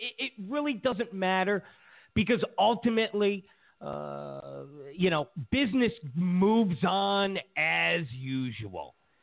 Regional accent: New York, United States; Listen, I'm originally from New York.

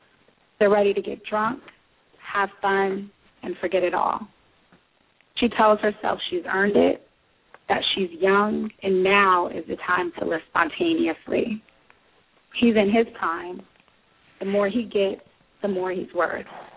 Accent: California, United States; now in Los Angeles, United States; As an American woman living in the suburbs of Los Angeles, I can say that being infected with AIDS was one of the last things that I ever thought about.

